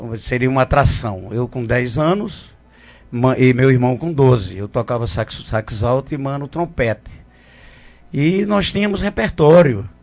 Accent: Carnaíba, Pernambuco, Brazil; also born or lived in Arcoverde; porque eu saí de Carnaíba, antes de ir para São Paulo, eu rodei também por aqui.

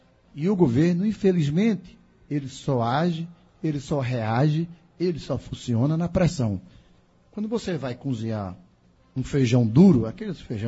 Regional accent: Afogados da Ingazeira, Pernambuco, Brazil; aqui em Afogados da Engazeira, por ser minha terra natal

